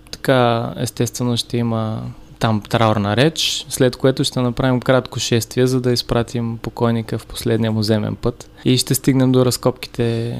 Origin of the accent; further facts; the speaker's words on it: Shumen, Shumen Province, Bulgaria; Аз съм от Шумен по принцип. Шумналия съм, тук живея вече от 2-3 години